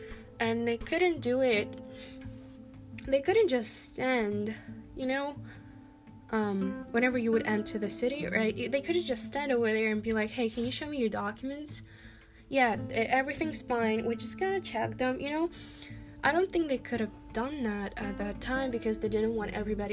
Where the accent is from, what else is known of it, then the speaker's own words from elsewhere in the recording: Ukraine; So, personally, I'm from Ukraine, so I never actually heard about him.